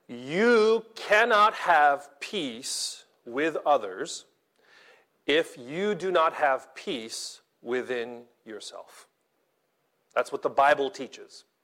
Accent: Philippines; I have family in the Philippines, in Canada, in America, everywhere, because I'm Filipino.

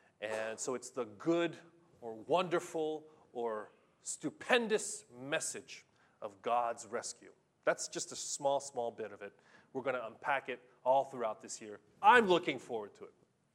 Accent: Philippines; I got nothing against Filipinos, I am a Filipino. I still have a Filipino passport.

